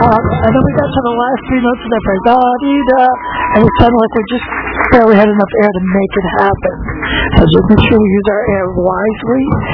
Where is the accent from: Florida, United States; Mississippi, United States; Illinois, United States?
Florida, United States; Kissimmee; I'm from Kissimmee, Florida.